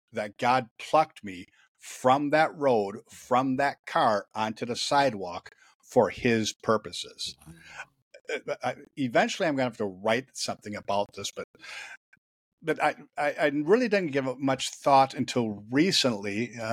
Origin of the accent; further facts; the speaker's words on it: Janesville, Wisconsin, United States; I was riding my bicycle down a hill in my hometown of small town of Janesville, Wisconsin